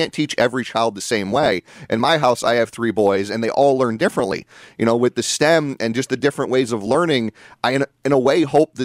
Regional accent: New Britain, Connecticut, United States; I remember going there as a little kid growing up in New Britain.

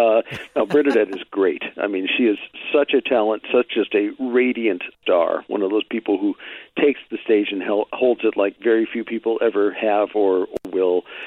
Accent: Poughkeepsie, New York, United States; I was raised in Poughkeepsie. I was the child of two IBMers

